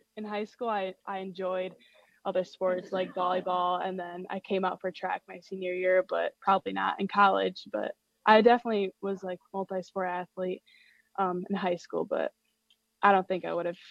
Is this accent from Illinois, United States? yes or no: no; Wisconsin, United States; since I am from Wisconsin. Like my whole family are huge Badger fans, especially my grandma.